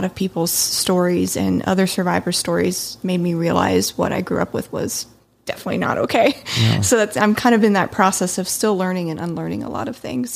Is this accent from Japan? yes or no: yes; Japan; now in Las Vegas, United States; I'm originally from Japan, and then recently moved to Vegas, and then there's been a billion moves in between there. But I grew up super strict, fundamentalist, Baptist. I still identify as Christian